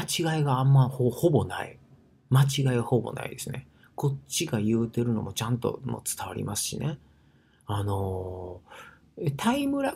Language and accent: Japanese; Osaka, Japan; accent: Osaka dialect; now in Tokyo, Japan; もう全然東京での暮らしのが長いのに大阪弁使ってるっていうことはね、これそういう言葉に関しては私も大阪弁でいいと思ってるんですよ、心のどっかでね。